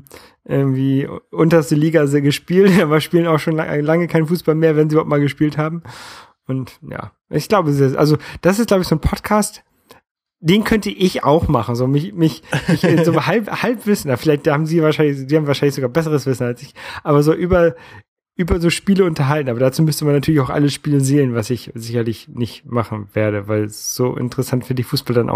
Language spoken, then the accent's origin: German; Northern Germany, Germany; dann darf man auch mal als Norddeutscher für die Bayern sein